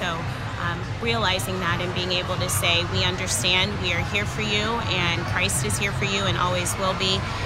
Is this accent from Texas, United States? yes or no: yes; Houston, Texas, United States; now in Seward, United States; that's where I call home now, but I'm originally from Houston and lived here for quite some time, actually, too.